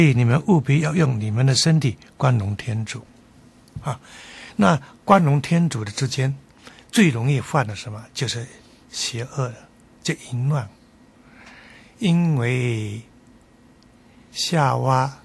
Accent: China; 所以我们中国人讲说万恶

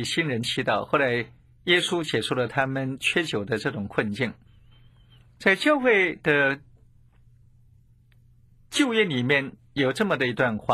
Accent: China; 就如同我们中国人常说的"官说"嘛。

